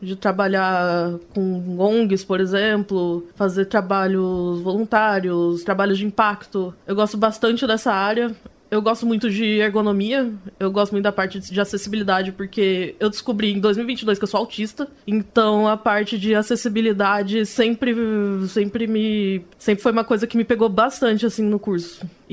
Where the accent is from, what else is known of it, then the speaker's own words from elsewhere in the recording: Cuiabá, Mato Grosso, Brazil; Eu falei que eu sou de Cuiabá, né?